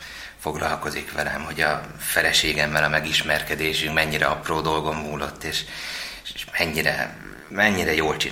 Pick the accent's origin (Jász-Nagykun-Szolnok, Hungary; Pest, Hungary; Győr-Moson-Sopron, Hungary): Győr-Moson-Sopron, Hungary; Győrzámoly; egy pici faluban nőttem föl Győrzámolyon